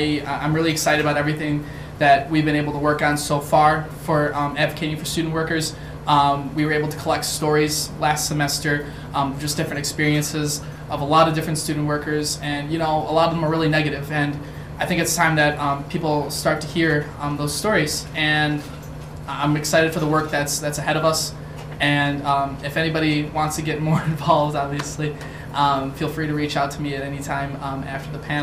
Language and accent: English; Wisconsin, United States; I'm actually from the same town as Cassie, and she could probably attest to it just as much as I can that, you know, growing up in a small town in Wisconsin, it's pretty stifling.